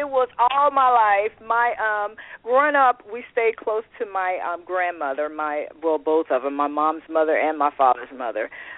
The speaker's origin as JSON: {"language": "English", "town": "Monroe", "region": "Louisiana", "country": "United States", "tie": "born or raised there", "also_born_or_lived": "Lake Providence, Louisiana", "said": "Originally, I'm from Monroe, Louisiana, from a town called Monroe, Louisiana. I was born in a smaller town. It was called Lake Providence, Louisiana, and we stayed there for a little while, and then we moved to Monroe"}